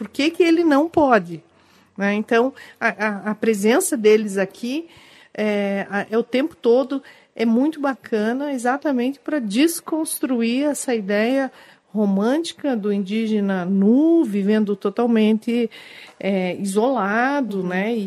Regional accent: Brazil; eu me senti muito envergonhada como brasileira, porque eu conheço uma boa parte do mundo, né? Mas não conhecia meu país.

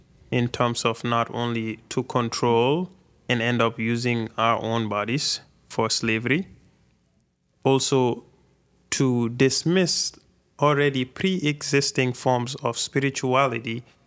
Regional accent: Gambia; in observing the way I was growing up in Gambia and saw how we had way more mosques than, let's say, trade schools

